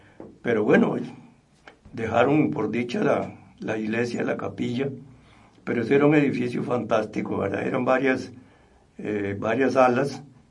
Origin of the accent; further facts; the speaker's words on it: Las Juntas de Abangares, Guanacaste, Costa Rica; yo soy oriundo de las Juntas de Avangares en Guanacaste. Allá nací en 1938, allá me crié, hice la primaria y soy hijo de... Mi madre era de la zona sur de Nicoya, así es que yo espero... Ya voy por 85